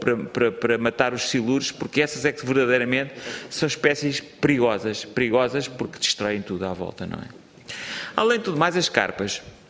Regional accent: Tomar, Santarém, Portugal; eu por exemplo, cresci junto ao rio Nabão em Tomar

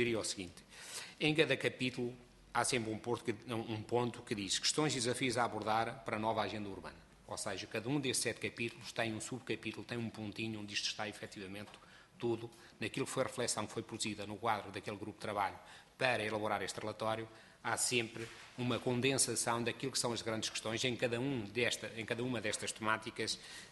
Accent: Portugal; como português, acima de tudo

